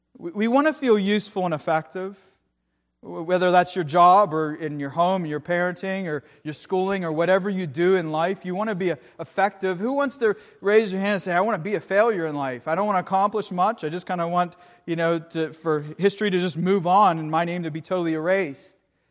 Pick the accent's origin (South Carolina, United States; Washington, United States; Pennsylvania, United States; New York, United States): Pennsylvania, United States; Pittsburgh; Born and raised in the Berg. Pittsburgh, that is, in case any of you didn't catch that.